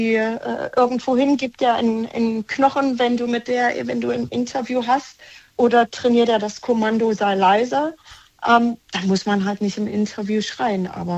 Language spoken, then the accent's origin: German; Germany; moved away; Ich komme aus Deutschland und jedes Mal, wenn ich nach Deutschland fahre, fällt mir auf, dass meine Freunde